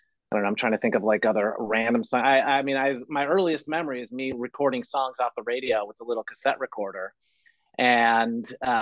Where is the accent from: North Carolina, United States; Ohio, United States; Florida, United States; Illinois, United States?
Illinois, United States; Chicago; I grew up in Chicago, big fan of Jordan, Chicago Bulls.